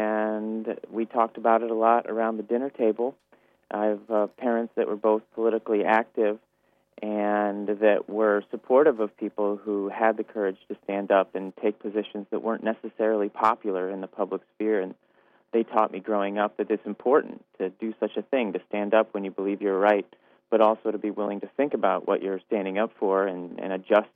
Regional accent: Madison, Wisconsin, United States; Madison, Wisconsin, which is actually my hometown. I grew up in Madison, Wisconsin

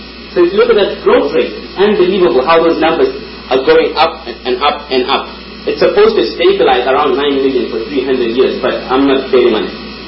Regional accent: Zimbabwe; That's my first name and my last name. And I'm from Zimbabwe. And my tribes, I'm a mix of different tribes from Southern Africa. My tribe is very important, the Bene tribe, which are descendants of the Zulu and the Swati tribes

